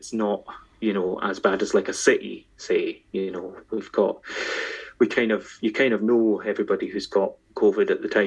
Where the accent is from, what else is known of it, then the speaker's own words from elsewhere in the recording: Isle of Skye, Scotland, United Kingdom; I'm from the Isle of Skye, which is like the middle of nowhere up in Scotland.